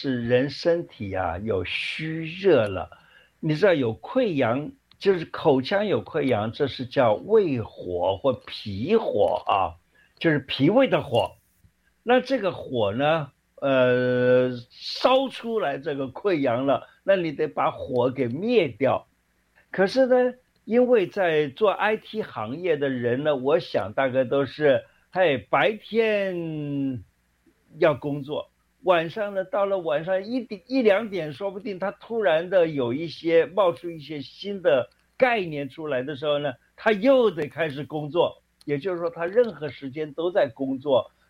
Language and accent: Chinese; China; 我们中国人有这么一个习俗